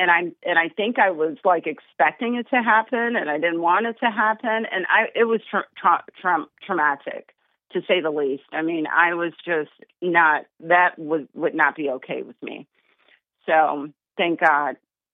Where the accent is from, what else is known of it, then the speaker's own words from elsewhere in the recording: Aurora, United States; No. I'm from Aurora. My dad came here to work like 25 or 30 years ago.